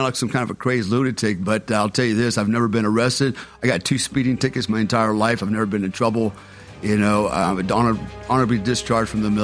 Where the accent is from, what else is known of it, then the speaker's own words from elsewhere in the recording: Germany; now in United States; And not only that, I grew up in Germany, and it was very safe, you know.